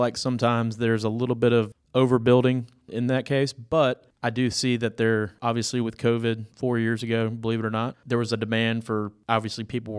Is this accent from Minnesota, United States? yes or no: no; Mobile, Alabama, United States; We ended up actually moving back to my hometown of Mobile, Alabama.